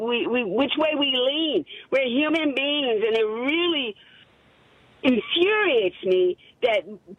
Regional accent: Chicago, Illinois, United States; I'm a Puerto Rican. Born and raised in Chicago, and I had to deal with racism my entire life.

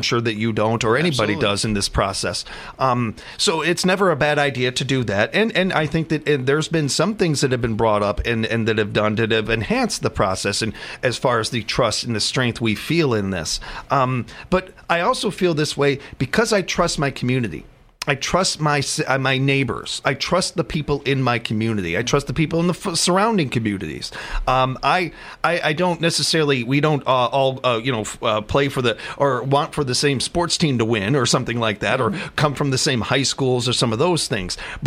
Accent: Chicago, Illinois, United States; So I come from a very political family, especially growing up in Chicago, where politics, you know about that, like you know your sports teams.

